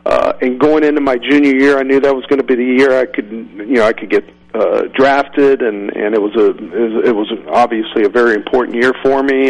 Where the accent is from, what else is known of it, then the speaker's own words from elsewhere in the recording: Florida, United States; to be able to go down to Miami and play in my home state and get those regular at bats